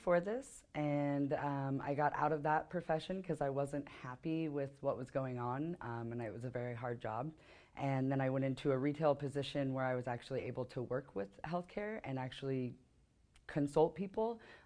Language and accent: English; Oregon, United States; Being born and raised in Oregon, it's very outdoorsy, but I was a very heavy child.